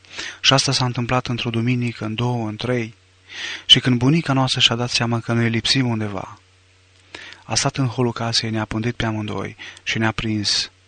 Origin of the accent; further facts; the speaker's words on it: Timișoara, Timiș County, Romania; sunt din Timișoara